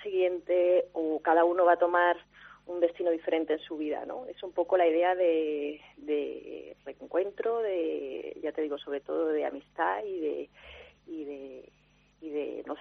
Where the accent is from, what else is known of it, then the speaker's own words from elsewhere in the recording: Castile and León, Spain; now in Seville, Spain; Pues mira, aunque soy del Bierzo, llevo casi 15 años en Sevilla.